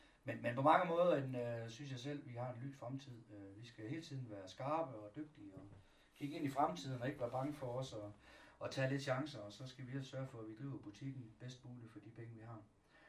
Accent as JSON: {"language": "Danish", "region": "West Jutland", "country": "Denmark", "said": "Vi er sgu stolte vestjyde"}